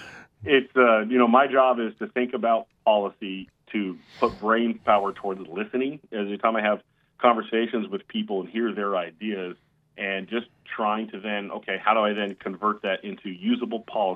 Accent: Alaska, United States; I'm born and raised in Alaska

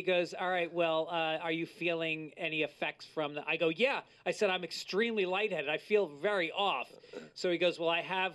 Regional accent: New York, United States; moved away as an adult; I grew up in New York, and I've been here for 25 years. I'm soft.

